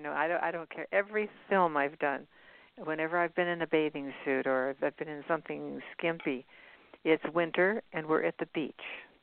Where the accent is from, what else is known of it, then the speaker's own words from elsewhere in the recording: Tucson, Arizona, United States; born there; I was born in Tucson.